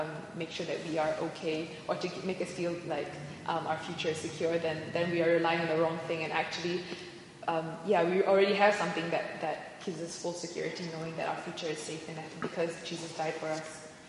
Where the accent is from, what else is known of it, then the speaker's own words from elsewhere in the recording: Malaysia; I'm from Malaysia.